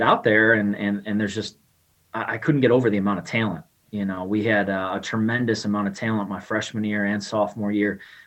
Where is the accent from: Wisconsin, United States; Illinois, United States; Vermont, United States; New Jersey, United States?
Illinois, United States; Chicago; You know, when I was down there, I mean, I was from Chicago and there was a lot of people from Louisiana.